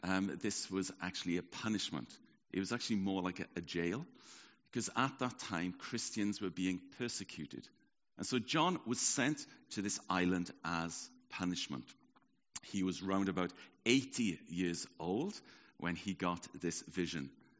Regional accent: Wales, United Kingdom; So maybe it's something about being Welsh, but I'm always pulled back to home.

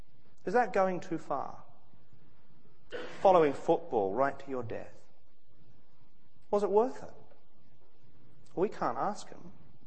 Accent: New Zealand; I'm a New Zealander.

